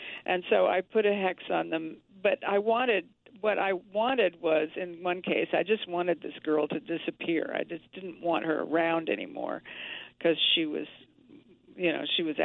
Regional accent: Savannah, Georgia, United States; I came from Savannah, Georgia, which is the Deep South

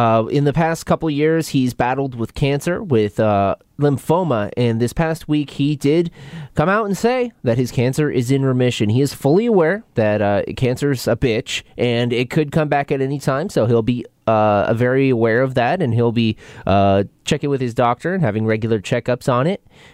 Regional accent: New Jersey, United States; And this happened in New Jersey, my hometown.

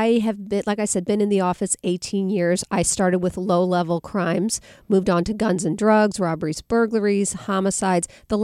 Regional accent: Missouri, United States; I grew up in St. Louis County. I raised my kids in St. Louis County.

